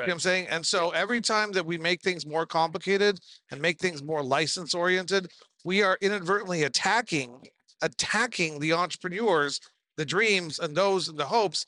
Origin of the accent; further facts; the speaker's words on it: United States; you know, and I'm an American. I believe in free enterprise.